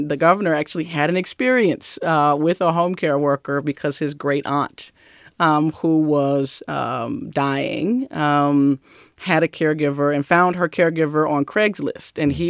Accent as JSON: {"language": "English", "region": "the South", "country": "United States", "tie": "born or raised there", "said": "You know, I grew up in the South. And, you know, every Sunday I was at Sunday school and church."}